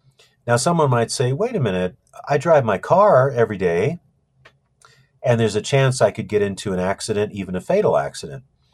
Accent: Alaska, United States; I'm from Alaska, and there's a lot of small planes that operate there, like one engine planes

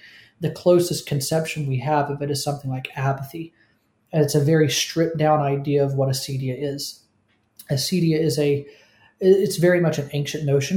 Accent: the South, United States; And that's a description that, as a Southerner, I can tell you is extremely accurate.

